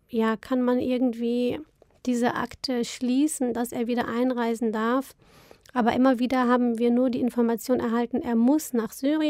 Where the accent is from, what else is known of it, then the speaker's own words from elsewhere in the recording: Rüsselsheim, Hesse, Germany; also bis zu meinem 6. Lebensjahr waren wir in einer 2,5-Zimmer-Wohnung